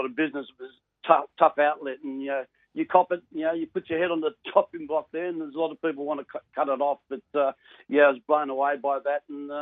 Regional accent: Cabramatta, New South Wales, Australia; I wasn't that great at school, and growing up in Cabramatta, I thought, probably I'd end up in a bank as a bank teller.

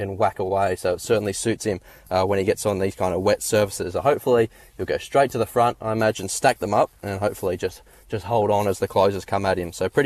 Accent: Bankstown, New South Wales, Australia; I'm from Bankstown, not the East.

